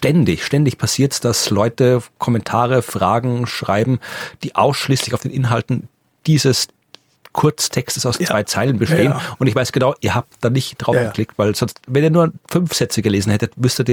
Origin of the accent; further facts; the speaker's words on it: Austria; bei uns in Österreich war das ein großes Medienereignis